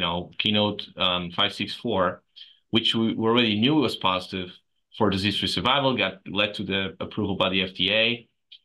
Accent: Lisbon, Portugal; now in Cleveland, United States; So trained, born and raised in Lisbon, Portugal. And, my adventure in U.S. started, almost a decade ago. And so I live in Cleveland

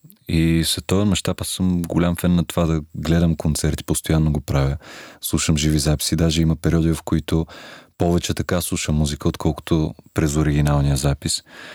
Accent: Varna, Varna Province, Bulgaria; also born or lived in Sofia; Аз между другото съм роден в София, нещо, което пазя в тайна от варненци, но съм отраснал във Варна.

